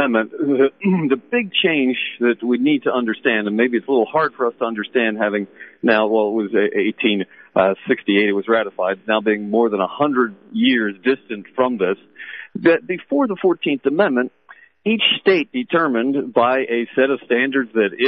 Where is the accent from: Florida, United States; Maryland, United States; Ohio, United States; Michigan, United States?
Maryland, United States; For example, my home state here of Maryland, and it may sound astonishing seeing as it's such a deeply blue state today